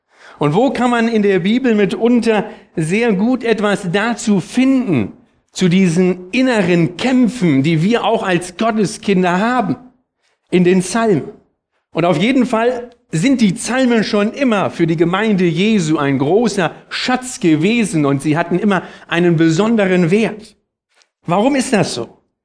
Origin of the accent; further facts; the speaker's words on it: Berlin, Germany; now in Hanover, Germany; Dort lebe ich auch schon 15 Jahre. Ursprünglich komme ich aus Berlin.